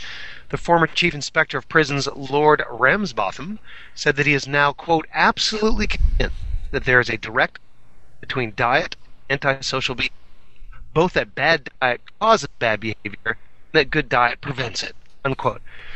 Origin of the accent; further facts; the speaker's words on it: United States; now in Canada; You know, I moved up here. I was kind of stunned as an American